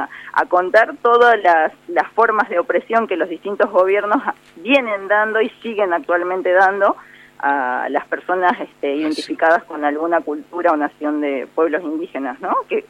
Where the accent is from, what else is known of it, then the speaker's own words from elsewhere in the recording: Argentina; Entonces nosotros claro. como ciudadanos argentinos, ¿cómo sería nuestro aporte, nuestra reflexión?